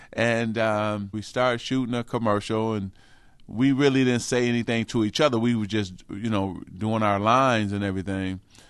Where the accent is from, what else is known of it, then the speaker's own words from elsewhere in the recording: Midwest, United States; We're from the Midwest. We grew up poor. Our families is everything to us.